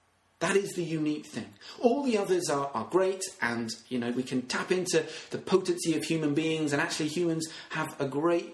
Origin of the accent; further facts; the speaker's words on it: Royal Tunbridge Wells, South East England, United Kingdom; I grew up in Royal Tunbridge Wells.